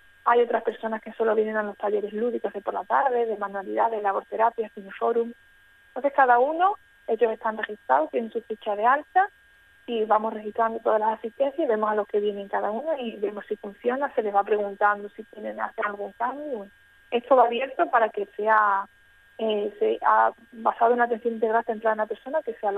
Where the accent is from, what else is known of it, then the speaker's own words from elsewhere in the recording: Extremadura, Spain; todos somos de aquí, de las Vegas Altas